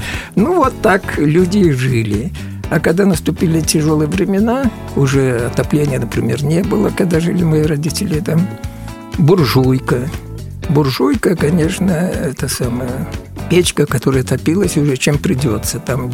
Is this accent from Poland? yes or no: no; Gomel, Gomel Region, Belarus; родина – это Беларусь, более конкретно Гомель. И до 12 лет Банная аллея. Сейчас немножко другой адрес изменился. Но это родина, это родная земля